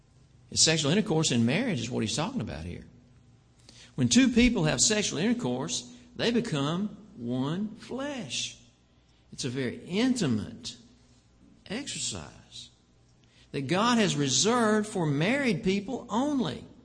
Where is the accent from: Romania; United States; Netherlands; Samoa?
United States; Augusta, Georgia; Why I grew up in Augusta, Georgia.